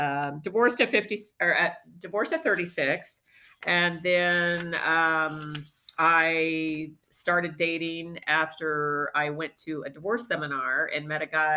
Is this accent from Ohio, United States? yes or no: no; Illinois, United States; born there; I'm 56. I was born in Central Illinois, not in really a small farm town. It's kind of a small ag town.